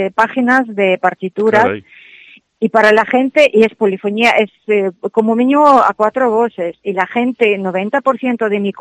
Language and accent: Spanish; Ukraine; Spanish is a second language; tengo confianza en que todo termine pronto a favor de mi tierra, de Ucrania.